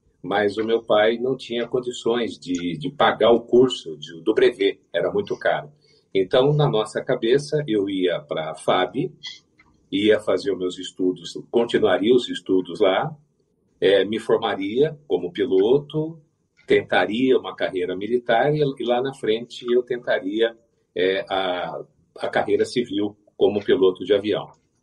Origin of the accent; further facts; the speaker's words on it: Araras, São Paulo, Brazil; Como eu morava lá em Araras e fui criado lá